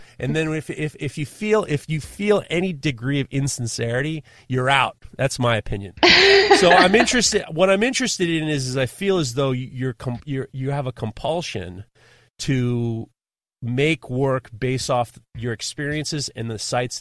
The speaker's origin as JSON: {"language": "English", "region": "the South", "country": "United States", "said": "don't ask me, I'm from the South."}